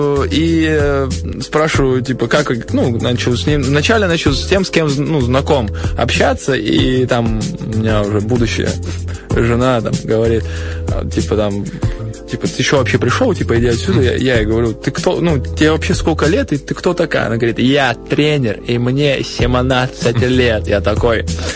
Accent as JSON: {"language": "Russian", "region": "Siberia", "country": "Russia", "said": "Я как человек из Сибири ем помидоры с сахаром, как бы."}